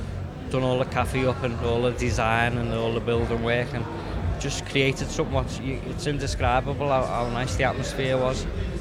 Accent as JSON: {"language": "English", "town": "Liverpool", "region": "North West England", "country": "United Kingdom", "said": "I'm from Liverpool."}